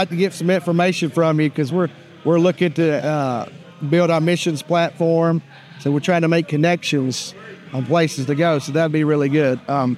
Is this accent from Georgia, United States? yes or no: yes; Georgia, United States; Okay, I'm originally from Georgia. I got family. All my family's from Georgia